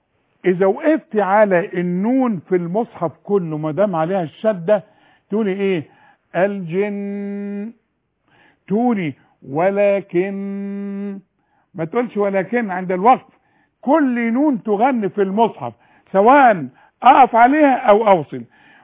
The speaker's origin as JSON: {"language": "Arabic", "town": "Faiyum", "region": "Faiyum Governorate", "country": "Egypt", "said": "وانا كمان من الفيوم."}